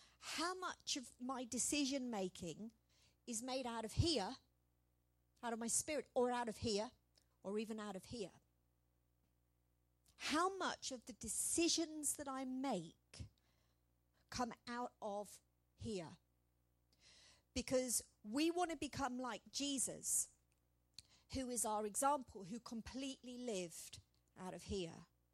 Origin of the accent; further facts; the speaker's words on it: United Kingdom; because we are not Americans here. We are British.